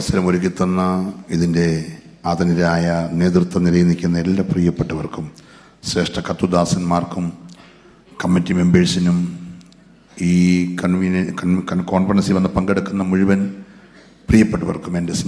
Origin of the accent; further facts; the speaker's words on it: Vechuchera, Kerala, India; അവിടെ ഒരു കൊച്ചു ഗ്രാമത്തിലാണ് ഞാൻ ജനിച്ചു വളർന്നത്.